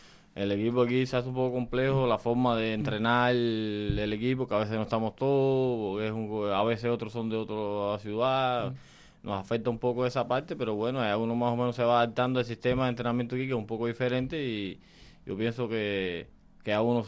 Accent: Matanzas, Cuba; yo vengo de Matanzas, siempre una provincia que es puntera en el país en el béisbol

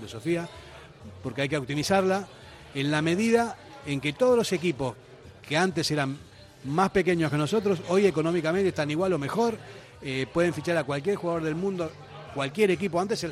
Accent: Argentina; Pero a mí como argentino me consta que en Buenos Aires la diáspora es enorme

